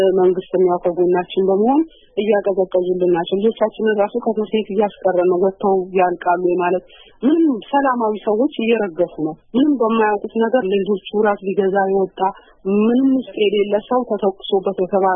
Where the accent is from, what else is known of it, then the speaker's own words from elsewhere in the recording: Dire Dawa, Ethiopia; እኔ በእኔ በኩል ድሬዳዋ ውስጥ ተወልጄ ያደኩኝ የስምንት ልጆች እናት ነኝ።